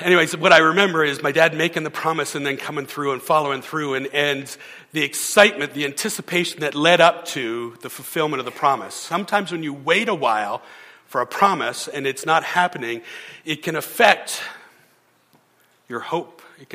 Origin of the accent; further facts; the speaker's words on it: Canada; We're from Canada.